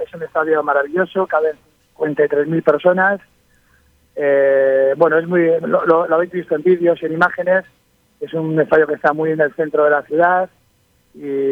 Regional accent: Bilbao, Basque Country, Spain; yo soy de Bilbao, soy del Athletic

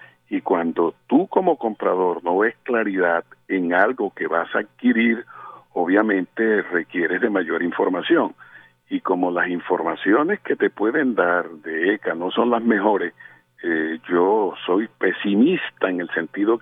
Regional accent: Colombia; Nosotros también somos colombianos, Jorge. Representamos el 20% del país

